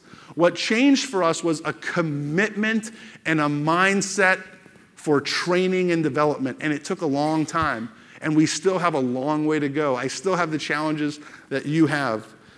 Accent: West Palm Beach, Florida, United States; As you know, we're from South Florida, West Palm Beach.

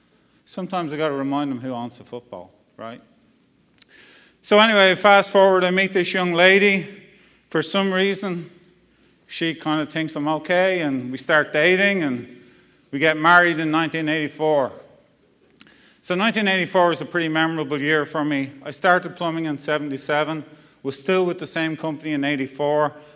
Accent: Dublin, Leinster, Ireland; moved away as an adult; now in East Texas, United States; So grew up in Dublin, Ireland, spent the first 35 years of my life there.

